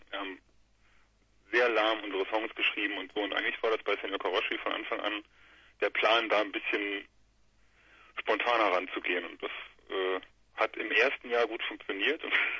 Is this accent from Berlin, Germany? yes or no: no; Trier, Rhineland-Palatinate, Germany; now in Göttingen, Germany; Genau, wir kommen alle aus Trier.